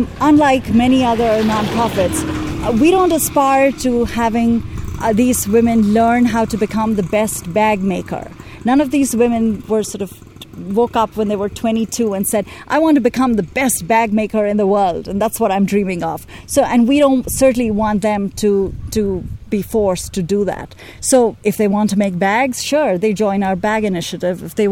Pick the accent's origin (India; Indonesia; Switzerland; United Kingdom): India; Delhi; moved away as an adult; also born or lived in United States / South Africa; I grew up in Delhi, which, despite all its wonderful advantages and scenic value and historical value, is a very hierarchical society. And I moved from Delhi to the US, where I was at Brown, and then I lived in South Africa for a year and a half.